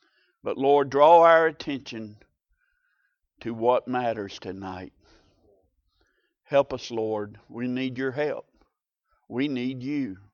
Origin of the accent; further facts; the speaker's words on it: Macon, Georgia, United States; I grew up in Macon, Georgia, on the backside of Macon, Georgia, across the railroad tracks.